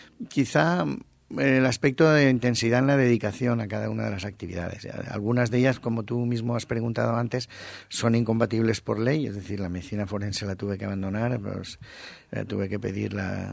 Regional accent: Villarreal, Valencian Community, Spain; yo el valenciano lo hablo porque mi pueblo, Villarreal, es una población valenciano parlante y lo he escuchado, lo he oído desde pequeño y lo he hablado también, pero básicamente mi lengua de manejo es el castellano

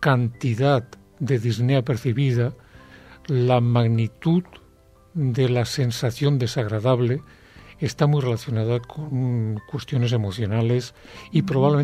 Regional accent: Balearic Islands, Spain; born there; Soy de familia de médicos y marinos y soy nacido en Mallorca.

